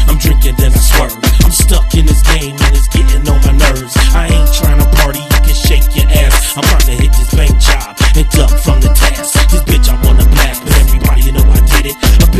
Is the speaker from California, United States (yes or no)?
no; Detroit, Michigan, United States; I'm from Detroit, deep Detroit.